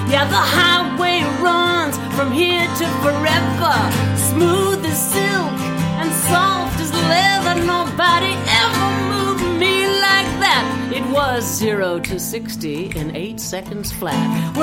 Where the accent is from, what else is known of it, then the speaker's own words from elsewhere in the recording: United States; I'm an American Jewish girl with Hungarian and Russian roots, third generation